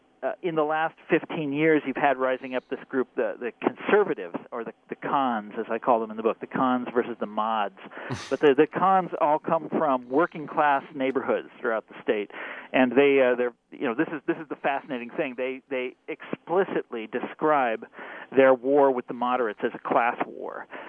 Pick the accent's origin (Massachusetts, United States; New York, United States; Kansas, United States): Kansas, United States; Well, I'm now a professional Kansan.